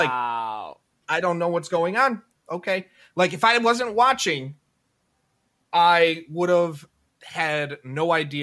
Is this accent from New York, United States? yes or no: yes; Buffalo, New York, United States; Like, well, I grew up in Buffalo.